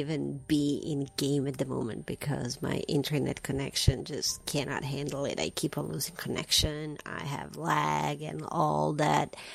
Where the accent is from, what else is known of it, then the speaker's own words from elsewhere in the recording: Croatia; Croatia is my home country. Hello, I'm from Croatia